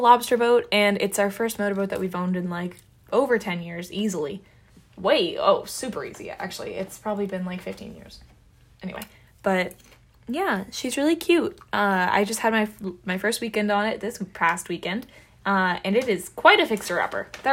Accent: United Kingdom; No, I'm more British than German, though.

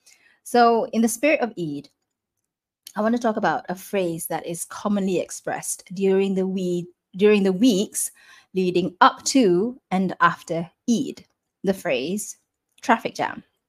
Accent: Kuala Lumpur, Malaysia; My siblings and I are from Kuala Lumpur, but our mother and late father were born and raised in Kelantan.

